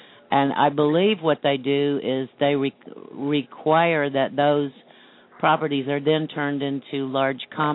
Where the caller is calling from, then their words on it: Venice, Florida, United States; I'm calling from Venice, Florida.